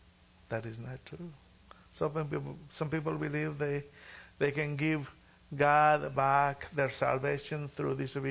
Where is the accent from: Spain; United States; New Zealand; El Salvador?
Spain; English is a second language; forgive me for trying to speak English. It's not my first language. It's my second. So I do understand everything you say, so watch out. Especially, you know, you know, it's funny, the Spanish people and English people, I don't know why we learn the bad words first.